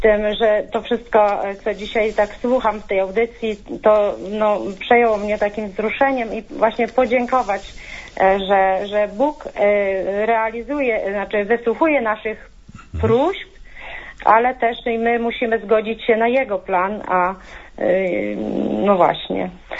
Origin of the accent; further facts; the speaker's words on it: southern Poland, Poland; now in Zduńska Wola, Poland; pochodzę z południowej Polski, a teraz mieszkam w Zduńskiej Woli